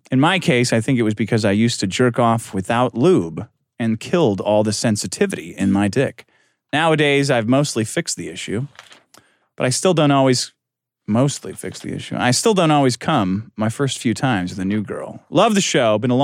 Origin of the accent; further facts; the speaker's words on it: United Kingdom; born there; I'm British, British-born Chinese.